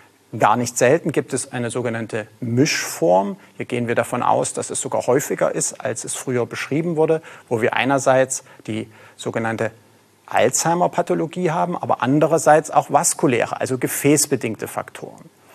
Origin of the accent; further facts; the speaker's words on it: Leipzig, Saxony, Germany; born there; Ich bin in Leipzig geboren, habe auch in Leipzig an der dortigen Universität Medizin studiert